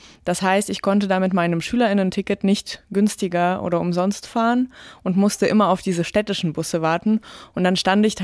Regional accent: Tyumen, Tyumen Oblast, Russia; moved away; Aber in Tjumen, wo ich aufgewachsen bin, war das wirklich lange ein Riesenproblem.

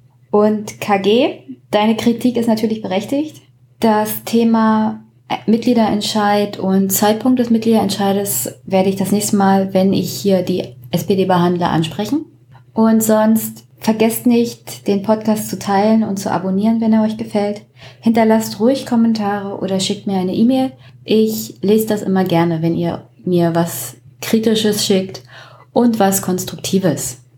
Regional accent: Brandenburg, Germany; Also mein Heimatland hat 14 Landkreise, 4 kreisfreie Städte, bestehend aus 417 Gemeinden.

